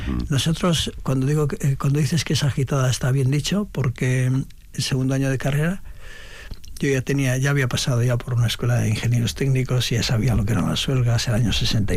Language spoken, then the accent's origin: Spanish; Ataun, Basque Country, Spain; en Vitoria éramos vascos porque hablábamos euskera. Y al final yo suelo decir con cierto orgullo, pues, ¿de dónde eres? Pues soy de Ataun.